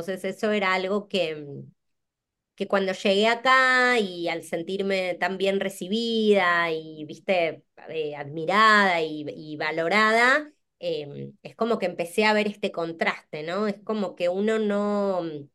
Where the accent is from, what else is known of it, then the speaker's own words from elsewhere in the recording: Buenos Aires, Argentina; moved away; había tocado vivir en mi época en Argentina, ¿no? En Buenos Aires, yo vengo de la capital de Argentina.